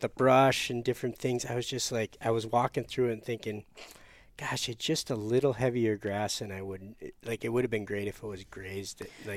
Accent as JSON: {"language": "English", "region": "Michigan", "country": "United States", "tie": "born or raised there", "said": "You are the biggest Lions fan I've ever met, and I grew up in Michigan."}